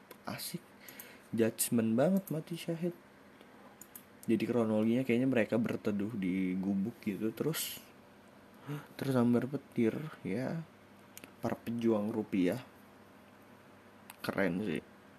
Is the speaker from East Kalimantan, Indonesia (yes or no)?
no; Bogor, West Java, Indonesia; Kayaknya gue orang Bogor tapi gue ke Jakarta naik kendaraan pribadi, gak naik kereta, gak naik kendaraan umum.